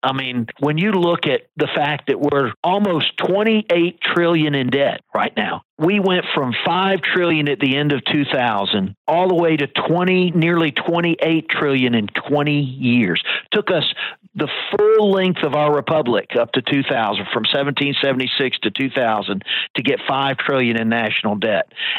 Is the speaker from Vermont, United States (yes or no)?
no; Maryland, United States; You know, I grew up in Maryland the younger part of my life, and we used to, when the winter came, we used to play hockey on the ponds.